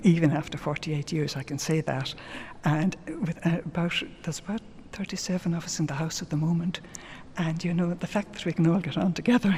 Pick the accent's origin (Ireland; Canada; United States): Ireland; Dublin, Leinster; I'm a Dubliner.